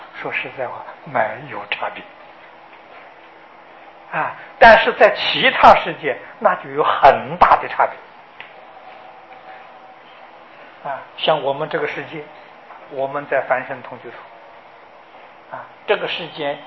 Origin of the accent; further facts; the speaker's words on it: China; 也包括金刚经啊，我们中国人常念的，也包括药师经